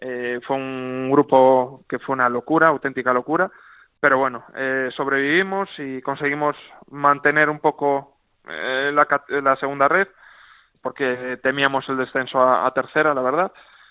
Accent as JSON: {"language": "Spanish", "region": "Galicia", "country": "Spain", "said": "como buen gallego y como buen caminante"}